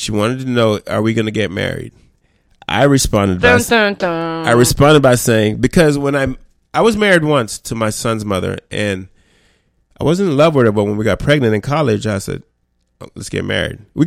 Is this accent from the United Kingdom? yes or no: no; Jamaica; I'm Jamaican. It's just a yard thing.